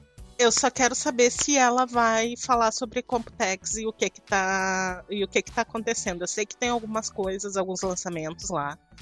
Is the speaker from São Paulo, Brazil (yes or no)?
no; Rio Grande do Sul, Brazil; Não, eu sou do Rio Grande do Sul.